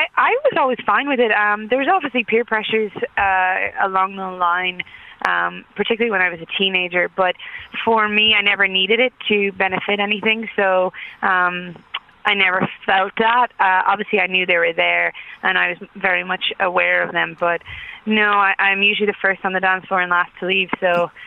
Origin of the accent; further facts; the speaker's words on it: Boston, Massachusetts, United States; born there; also born or lived in New York; now in Philadelphia, United States; No, I mean, I was born in Boston, and that's where a majority of my family are, like aunts and uncles, cousins. I was in New York for 2 years, and Philadelphia